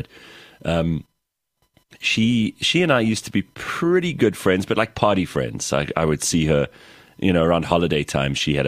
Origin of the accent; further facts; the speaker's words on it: South Africa; Because I just assumed, again, being a South African, I just assumed you said Afrikaans TikTok.